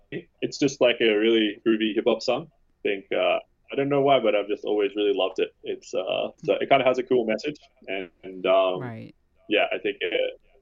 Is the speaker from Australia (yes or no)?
yes; Australia; I'm Australian